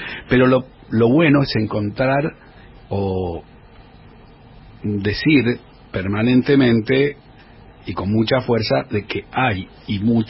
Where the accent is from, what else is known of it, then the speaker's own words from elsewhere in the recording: Buenos Aires, Argentina; Villaluro, que es mi barrio natal.